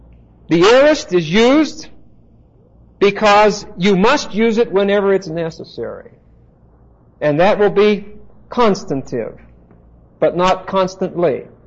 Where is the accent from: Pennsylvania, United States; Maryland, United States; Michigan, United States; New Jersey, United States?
Pennsylvania, United States; Pittsburgh; I'll never forget the first time. I'm from Pittsburgh. I had never seen a hailstorm like that.